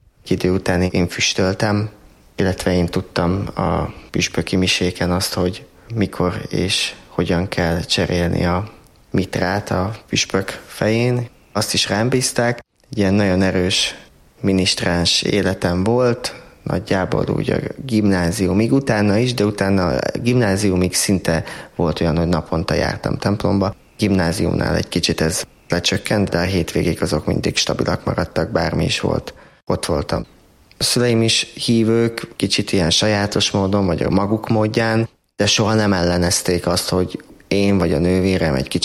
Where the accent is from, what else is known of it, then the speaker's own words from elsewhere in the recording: Komárno, Nitra Region, Slovakia; Felvidékről származom, Komárnónak hívott Révkomáromból, ott születtem, ott nőttem fel, ott élnek a szüleim, nővérem, családtagjaim, oda jártam általános iskolába, óvodába, gimnáziumba, mindezt magyar nyelven.